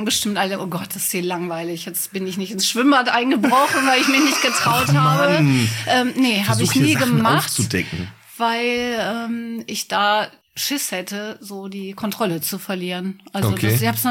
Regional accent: Bottrop, North Rhine-Westphalia, Germany; Fulenbrook ist so der Stadtteil, den ich eigentlich am wenigsten in Bottrop kenne

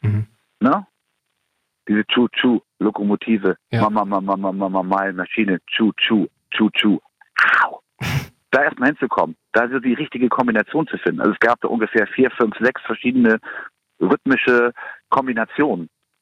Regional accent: Kiel, Schleswig-Holstein, Germany; Ich komme aus Kiel, ist klar

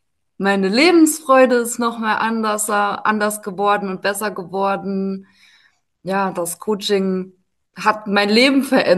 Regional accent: Saarbrücken, Saarland, Germany; Ich komme aus Saarbrücken

